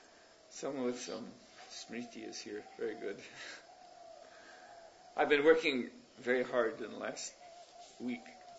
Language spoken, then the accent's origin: English; Detroit, Michigan, United States; I remember when I was growing up in Detroit in 1967, there was a Detroit riot.